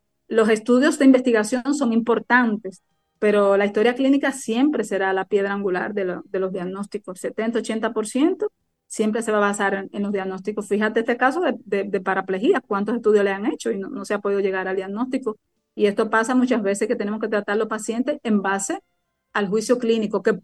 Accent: Cibao, Dominican Republic; Soy cibaeña de pura cepa y soy un ser humano que me preocupo por otro ser humano

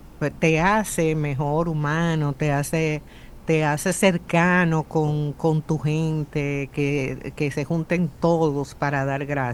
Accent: Dominican Republic; que nosotros como dominicanos hemos adoptado esta fiesta

